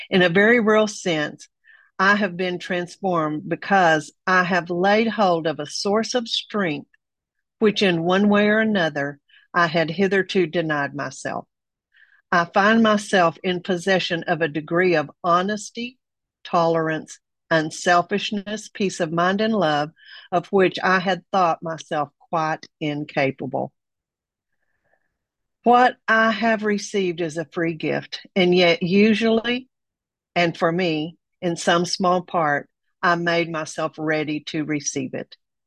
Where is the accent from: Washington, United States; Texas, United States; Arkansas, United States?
Texas, United States; Amarillo; now in Bay Area, United States; I'm from the Bay Area of California, originally from Amarillo, Texas.